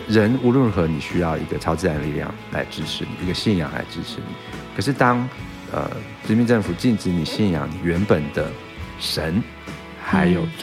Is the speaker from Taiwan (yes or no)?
yes; Taipei, Taiwan; 我是台北人，